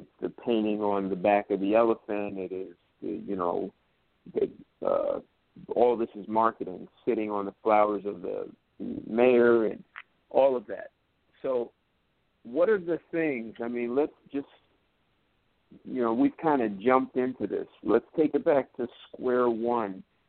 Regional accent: New Jersey, United States; I'm originally from New Jersey. At this time, it was in the 80s, so I was living in D.C.

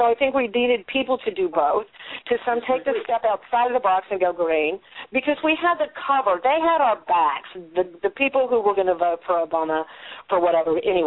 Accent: United States; I care about my vagina as an American woman

